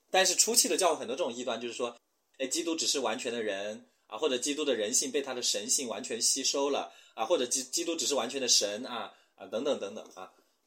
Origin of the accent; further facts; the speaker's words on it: China; 我们中国人比较熟悉的，中国教育比较熟悉的